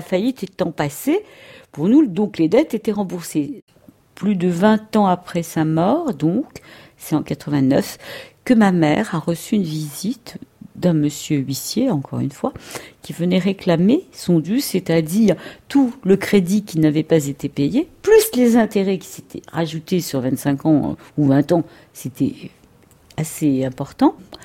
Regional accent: Tunisia; j'ai été élevée et je suis née en Tunisie et mon père est venu en France en 59.

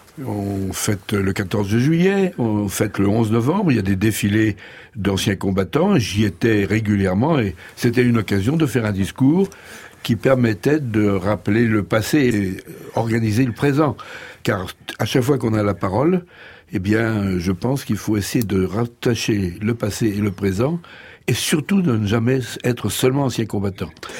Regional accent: Bar-sur-Aube, Grand Est, France; je suis né dans Bar-sur-Aube et que j'ai appris à connaître ce qu'était un bourg central, une petite ville plutôt qu'un bourg, qui dirige un petit pays au sens traditionnel du terme

